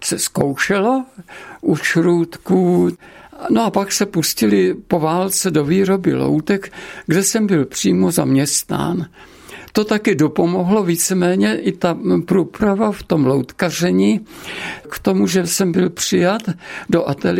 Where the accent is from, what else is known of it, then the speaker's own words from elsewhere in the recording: Červený Kostelec, Hradec Králové Region, Czechia; No a potom já jsem měl průpravu tedy vlastně v loutkařině. U nás v Červeném kostelci byla velice kvalitní, výborná loutková scéna v místní Orlovně